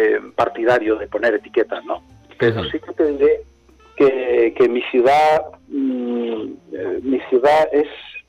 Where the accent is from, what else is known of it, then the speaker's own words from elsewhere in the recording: Córdoba, Andalusia, Spain; Yo soy cordobés, como dice, me decimos en Córdoba, soy cordobés de la cabeza a los pies, ¿no?